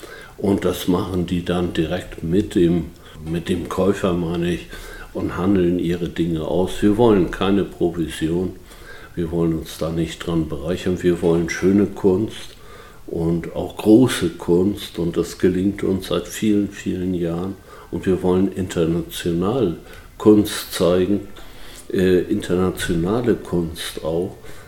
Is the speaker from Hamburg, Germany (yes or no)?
no; Büdelsdorf, Schleswig-Holstein, Germany; born there; und sind hier nicht nur geboren in Büdelsdorf, sondern haben die Welt auch von anderen Ecken kennengelernt.